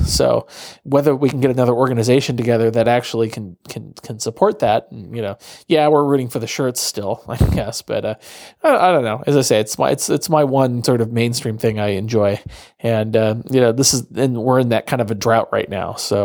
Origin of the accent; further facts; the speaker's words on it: California, United States; I know about only because, again, I'm from the Bay Area, and they do have an Arena Football League down there, the San Jose SaberCats.